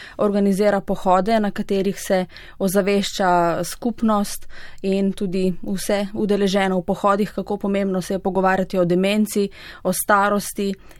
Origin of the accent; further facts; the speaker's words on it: Begunje pri Cerknici, Littoral–Inner Carniola, Slovenia; Glede na to, da sem iz Begunj pri Cerknici